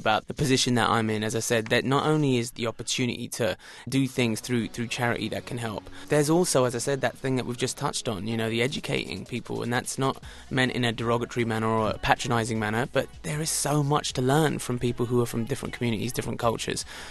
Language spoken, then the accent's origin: English; England, United Kingdom; born there; Well, because I was born in England.